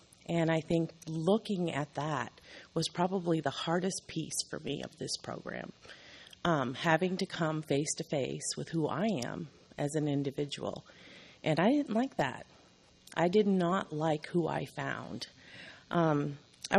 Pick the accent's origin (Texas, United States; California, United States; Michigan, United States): Texas, United States; San Antonio; from San Antonio.